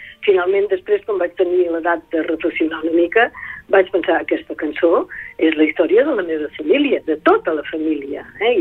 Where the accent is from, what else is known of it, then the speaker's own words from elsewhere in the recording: Paris, Île-de-France, France; moved away as an adult; also born or lived in Bordeaux; jo vaig néixer a París i vam viure a París, fins que París i els suburbis, fins que vaig marxar cap a Bordeus, ja era professora i sí, he estat visquent a París molts anys.